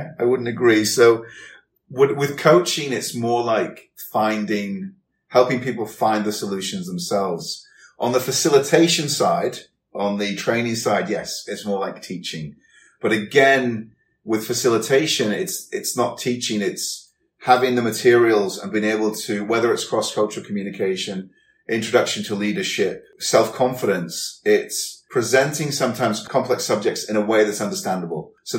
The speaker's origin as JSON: {"language": "English", "country": "United Kingdom", "said": "I was sitting in the Starbucks complaining, as British people do, just complaining."}